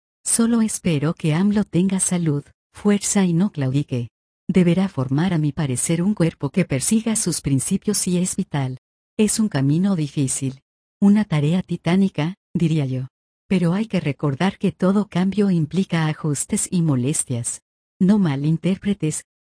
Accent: Mexico; Señores, mi pueblo, mi gente. México necesita educación, tiene hambre y sed, necesita justicia, equidad, servicios sociales.

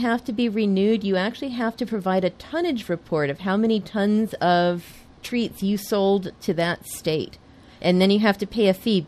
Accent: San Diego, California, United States; also born or lived in Boston; now in Philadelphia, United States; Well, I'm originally from San Diego, but I lived in Boston for many, many years, and now I've been in the general Philadelphia area for many years.

